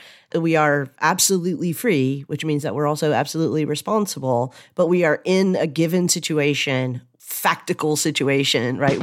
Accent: Chicago, Illinois, United States; I'm a medievalist. I'm a Chicagoan. I'm a son of a family of steelworkers or pipe layers

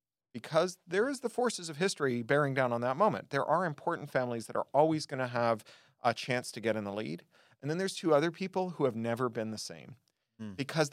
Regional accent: Toronto, Ontario, Canada; When I was a kid growing up in Toronto

